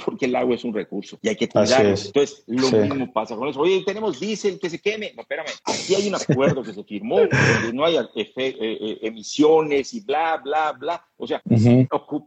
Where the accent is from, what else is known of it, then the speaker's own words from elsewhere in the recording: Mexico; firmamos, digo, como mexicano